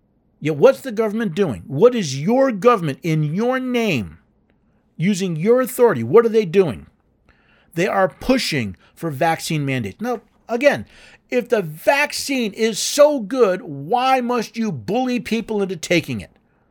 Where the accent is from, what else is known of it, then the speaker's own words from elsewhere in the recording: New York City, New York, United States; born there; I was born in New York City. I still have family that lives in New York City.